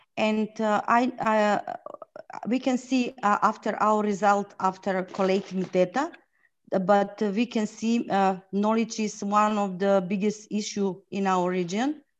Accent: North Macedonia; I'm from North Macedonia.

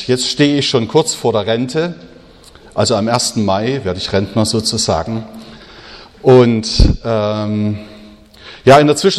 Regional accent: Jena, Thuringia, Germany; now in Gefell, Germany; ich stamme aus Jena in Thüringen und bin nach 8 Umzügen auch wieder in Thüringen gelandet. Und zwar in Gefell, einem kleinen Ort, genau zwischen Thüringen, Sachsen und Bayern, in dieser Ecke, auf der Thüringer Seite.

